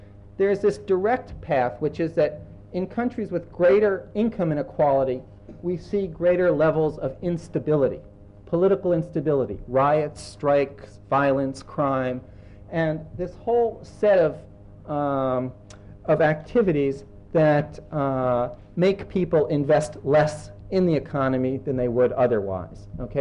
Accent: New York, United States; I'm a New Yorker. I like to wander about, you know.

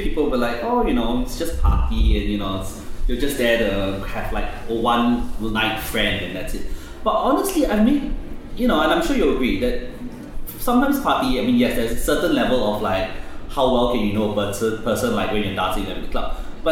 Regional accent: Tanjung Pagar, Singapore; I think I grew up in Tanjung Pagar a lot.

